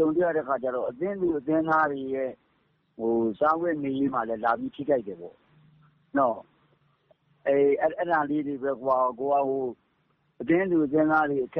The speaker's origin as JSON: {"language": "Burmese", "town": "Mandalay", "region": "Mandalay Region", "country": "Myanmar", "said": "ကျွန်တော်တို့မန္တလေးသားတွေအနေနဲ့ရောပေါ့လေနော်"}